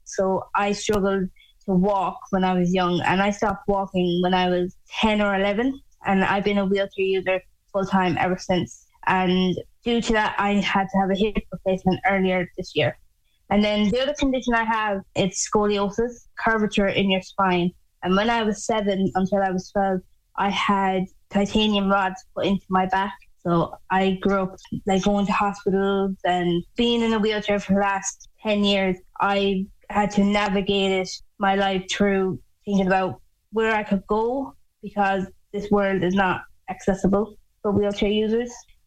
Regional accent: Athenry, Connacht, Ireland; I am an Irish traveller and a wheelchair user from Athenry in County Galway.

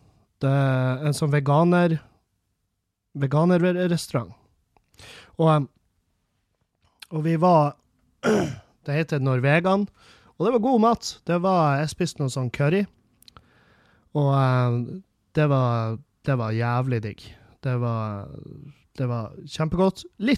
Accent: Meløy, Nordland, Norway; i Meløy der jeg kommer fra

